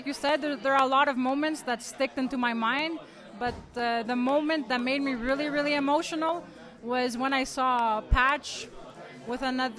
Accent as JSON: {"language": "English", "country": "Canada", "said": "I'm from Canada."}